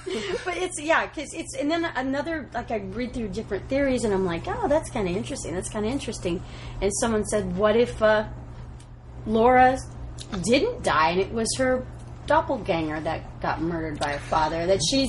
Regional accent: Washington, United States; And since I'm from Washington, the first thing I thought of was like Mount St. Helens or Mount Rainier blowing.

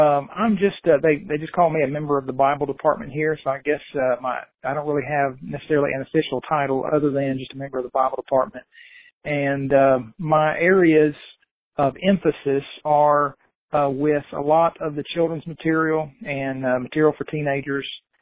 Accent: Muskogee, Oklahoma, United States; moved away as an adult; after moving away from my hometown of Oklahoma, Muskogee, Oklahoma, back when I was about 18, and headed off to Freed Hardeman.

